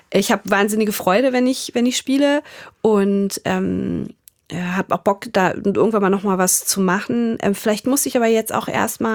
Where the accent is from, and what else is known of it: Germany; accent: German